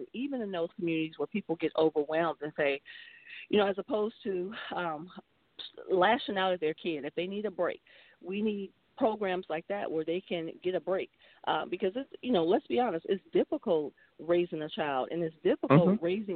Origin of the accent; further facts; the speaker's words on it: Millville, United States; being that I come from Millville, I lived in Millville. I come from the hood.